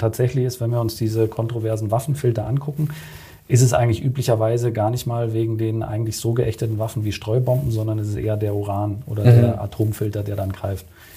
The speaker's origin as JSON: {"language": "German", "town": "Frankfurt", "region": "Hesse", "country": "Germany", "said": "Ich komme aus Frankfurt"}